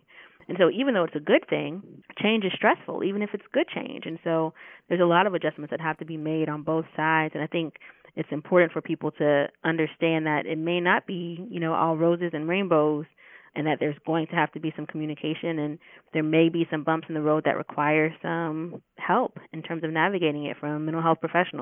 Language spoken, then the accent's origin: English; Pensacola, Florida, United States; born there; I was born in Pensacola, Florida. My dad was in the Navy, and my mom is a Pensacola native